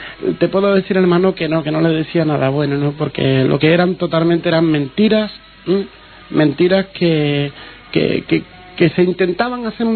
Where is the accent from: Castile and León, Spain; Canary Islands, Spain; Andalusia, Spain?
Andalusia, Spain; Seville; Me crié en el Cerro del Águila. Yo he vivido en una familia humilde, una familia pobre.